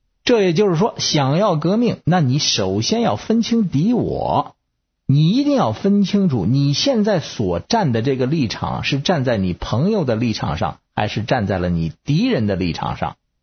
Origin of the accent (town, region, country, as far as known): Beijing, China